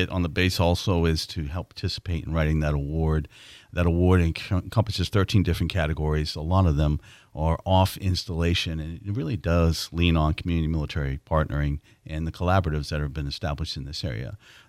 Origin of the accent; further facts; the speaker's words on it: Massachusetts, United States; born there; now in Florida, United States; I'm not, obviously, from my accent, I'm not from this area. I don't know if many people can say they are from this area, from Florida, but I was born in Massachusetts and fell in love with this area and the community as a whole